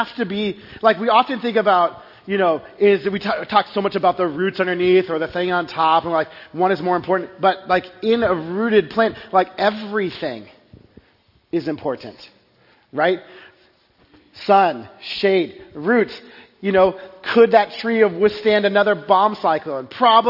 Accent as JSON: {"language": "English", "region": "Texas", "country": "United States", "tie": "born or raised there", "said": "The cracks will, in my house of growing up in Texas, the foundation began to crack."}